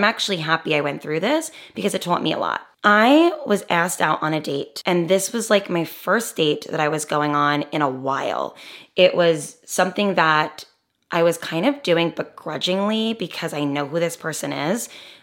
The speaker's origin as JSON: {"language": "English", "region": "New Jersey", "country": "United States", "said": "I am from New Jersey. I am a New Jersey driver."}